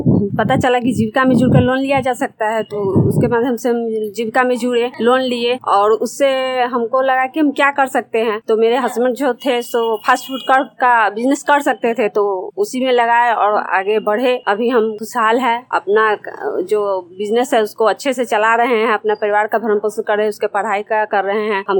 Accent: Chakhmat, Bihar, India; मैं ग्राम चकहमत से हूं

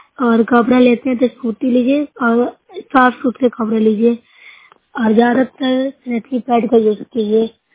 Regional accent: Bihar, India; मैं नूरसरे प्रखंड से हूँ, जिला नालंदा की रहने निवासी हूँ।

